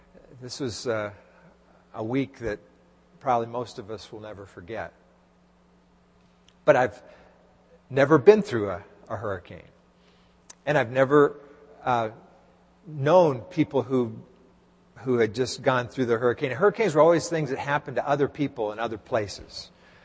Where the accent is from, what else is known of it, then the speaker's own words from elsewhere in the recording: Texas, United States; I grew up in Texas. We used to have tornadoes that would go through, and a few passed over our house